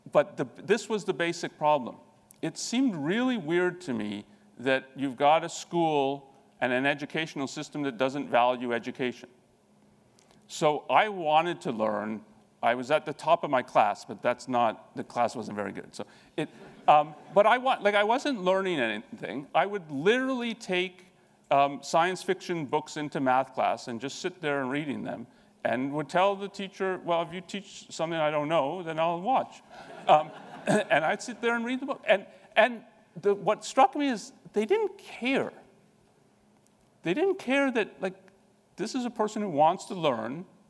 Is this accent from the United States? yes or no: no; Canada; born there; I'm part Indian, part German. I was born in Canada. And then I went to a French school that was sort of Catholic.